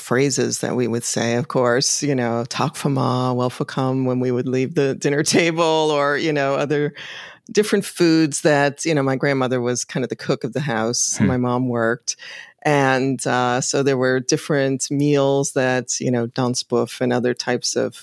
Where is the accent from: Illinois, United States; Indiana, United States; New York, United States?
Illinois, United States; Chicago; Yeah, we grew up on the south side of Chicago during a lot of those transitional years.